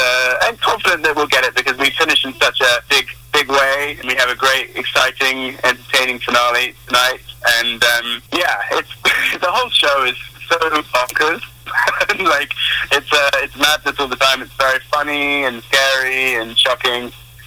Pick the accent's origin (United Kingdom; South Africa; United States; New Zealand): United Kingdom; accent: British; Well, we grow up with it, you know. Most of the stuff that I watched when I was growing up was American movies